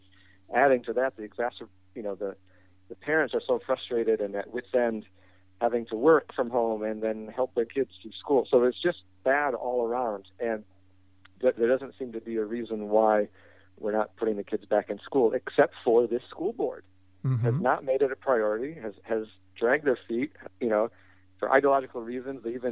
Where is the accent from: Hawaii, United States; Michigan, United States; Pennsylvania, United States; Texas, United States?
Michigan, United States; now in San Francisco, United States; So I was a gay kid growing up in Michigan, where, you know, in the 1980s, when it wasn't a great place to be a gay kid growing up.